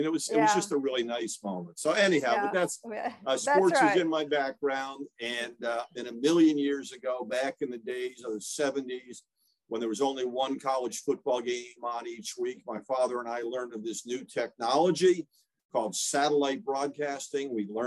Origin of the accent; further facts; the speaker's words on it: Eglin Air Force Base, Florida, United States; born there; Well, no. I was born on Eglin Air Force Base and moved around a lot. But we were in New England at that point.